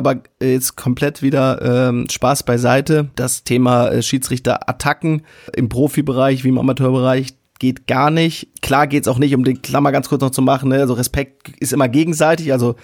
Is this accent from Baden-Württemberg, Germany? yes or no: no; Rhineland-Palatinate, Germany; ob es in Rheinland-Pfalz in meiner Heimat war